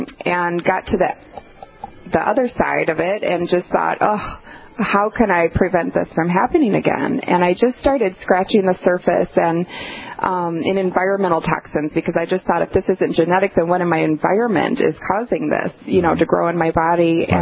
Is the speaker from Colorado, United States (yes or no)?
yes; Colorado, United States; So I grew up with my older sister, Sheila, and my dad, and we grew up outside of in Colorado, outside of Denver, Boulder area.